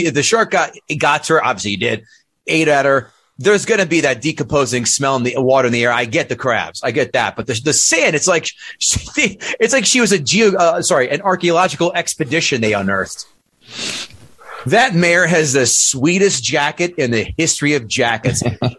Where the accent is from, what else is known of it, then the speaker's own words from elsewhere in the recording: New Jersey, United States; Because I grew up in Jersey and fun is outlawed on the beach in Jersey.